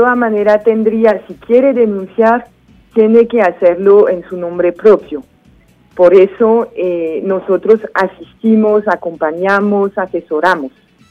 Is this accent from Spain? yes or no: no; France; Spanish is a second language; moved away as an adult; now in Colombia; Yo soy de Francia.